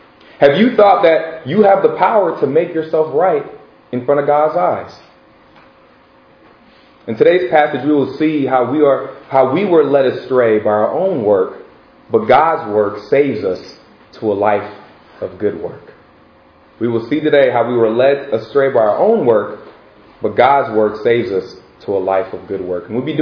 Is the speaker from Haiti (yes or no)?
yes; Haiti; my parents are Haitian, so I'm from Haiti.